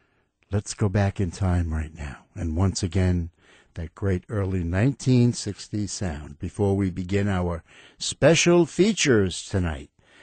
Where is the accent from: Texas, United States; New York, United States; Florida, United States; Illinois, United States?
New York, United States; Brooklyn; All the trips to Coney Island back then, growing up in Brooklyn.